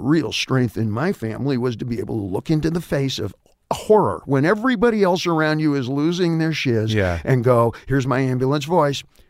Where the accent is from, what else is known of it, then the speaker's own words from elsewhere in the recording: Indiana, United States; No, Indiana. Pop was Indiana. Mom was Illinois, all right?